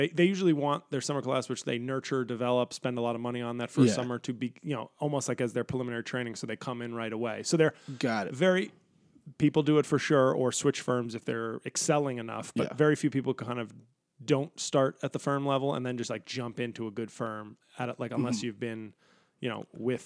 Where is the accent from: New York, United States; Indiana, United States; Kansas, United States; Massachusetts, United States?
New York, United States; I was going to law school in Washington, D.C., and I'm from New York.